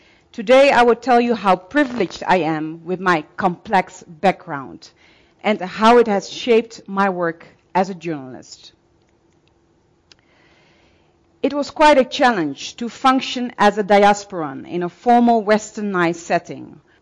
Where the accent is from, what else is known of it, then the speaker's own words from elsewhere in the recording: Netherlands; born there; English is a second language; because I was born in Holland, but also because my family has been a part of the Dutch kingdom for centuries, ever since the African, European, and Asian ancestors